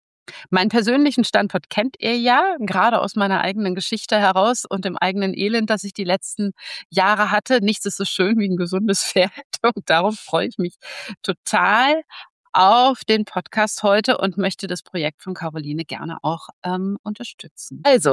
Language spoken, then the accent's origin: German; North Rhine-Westphalia, Germany; aus dem schönen NRW, aus meiner Heimat, aus Mahl.